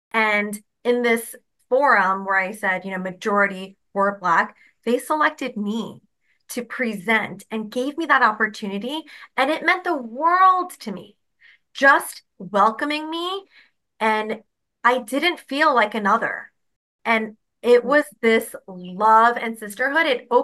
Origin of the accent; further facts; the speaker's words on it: New York City, New York, United States; Growing up in New York City, I have diverse friends.